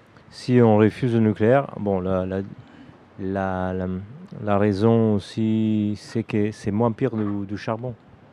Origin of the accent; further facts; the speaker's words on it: Italy; French is a second language; Moi, je viens de l'Italie et nous, on achète l'énergie en France.